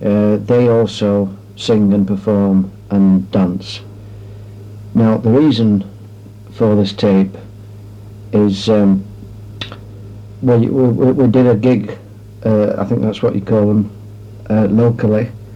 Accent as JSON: {"language": "English", "town": "Sheffield", "region": "Yorkshire and the Humber", "country": "United Kingdom", "said": "I come from Sheffield in Northern England."}